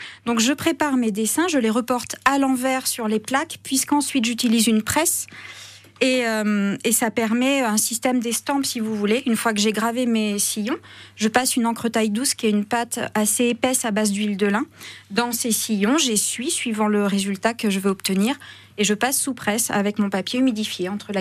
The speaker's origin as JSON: {"language": "French", "town": "Tours", "region": "Centre-Val de Loire", "country": "France", "also_born_or_lived": "Normandy / Haute-Savoie", "said": "Je suis originaire de Tours, mais après avoir vécu en Normandie, dans le Perche et en Haute-Savoie, je suis revenue sur mes terres natales."}